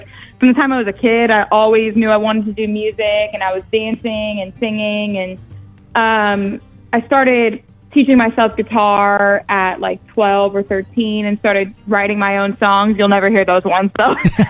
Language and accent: English; Miami, Florida, United States; I'm from Miami, Florida originally.